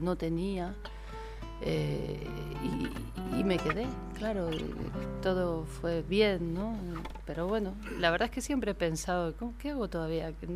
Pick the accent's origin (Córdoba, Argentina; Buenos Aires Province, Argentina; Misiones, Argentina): Buenos Aires Province, Argentina; Castelar; moved away; Nací en el centro, pero viví muy chiquitita en Liniers y me crié prácticamente en Castelar y Tuzengó, que es muy rockero